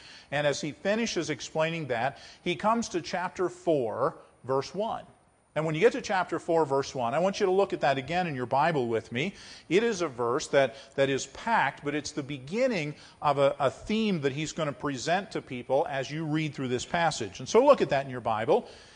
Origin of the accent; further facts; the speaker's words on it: West Virginia, United States; But I grew up in West Virginia, and I'm a lover of these mountains and the trees.